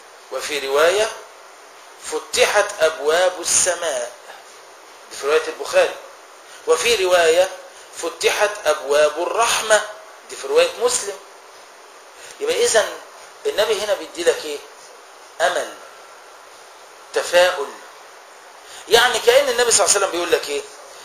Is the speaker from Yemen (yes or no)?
no; Egypt; عندنا في مصر